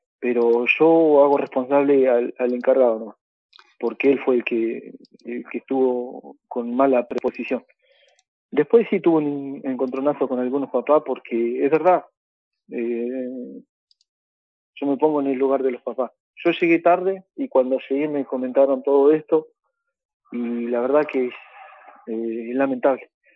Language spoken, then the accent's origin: Spanish; Ingeniero Jacobacci, Río Negro, Argentina; Pero somos de Jacobacci, no desconocemos la realidad.